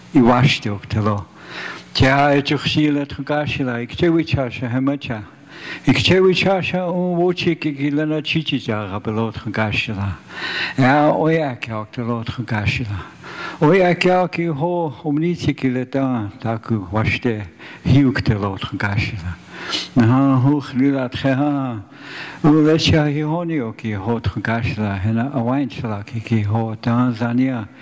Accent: South Dakota, United States; first language Lakota; English is a second language; I like to say a prayer in my first language, which is Lakota. Sichanghu Lakota Yati. I come from the Rosebud Sioux tribe.

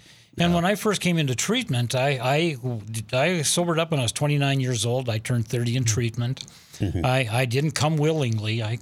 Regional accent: Dahlen, North Dakota, United States; also born or lived in Fordville; I was born in northeastern North Dakota, a little town called Fordville, North Dakota. And I grew up on a farm about 12 miles from there near a little town called Dahlin, Nort

